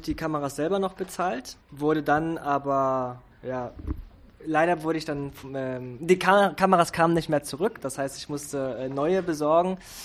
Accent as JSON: {"language": "German", "country": "Germany", "tie": "born or raised there", "said": "Und ich bin in Deutschland groß geworden."}